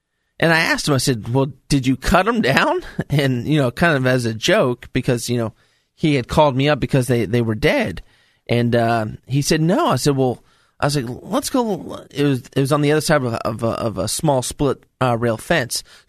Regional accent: Stanton, United States; I'm from Stanton, and this place is beautiful.

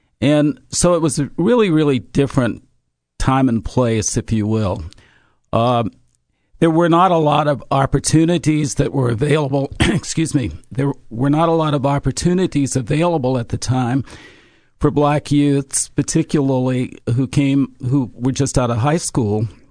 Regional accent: Lexington, Kentucky, United States; born there; Well, I was born in Lexington at a very different time. I'm an old man now. I'm 66 years old. And when I was born in Lexington, it was truly a Jim Crow town.

